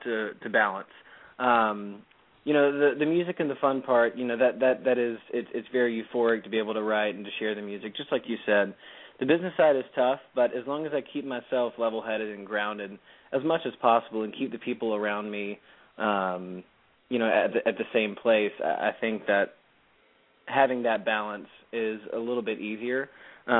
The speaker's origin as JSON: {"language": "English", "region": "North Carolina", "country": "United States", "tie": "born or raised there", "said": "I grew up in North Carolina"}